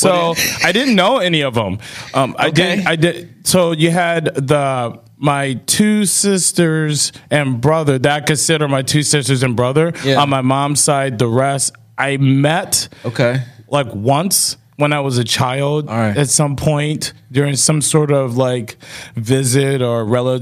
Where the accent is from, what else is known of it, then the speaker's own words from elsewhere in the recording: Flint, Michigan, United States; So I'm born and raised in Flint, Michigan.